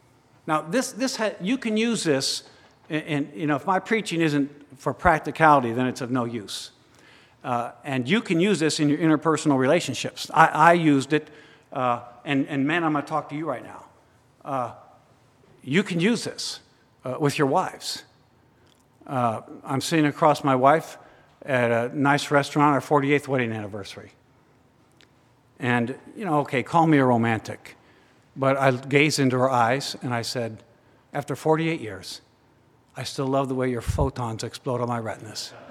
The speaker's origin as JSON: {"language": "English", "town": "Lexington", "country": "United States", "tie": "born or raised there", "said": "when I was a kid, and I grew up in Lexington"}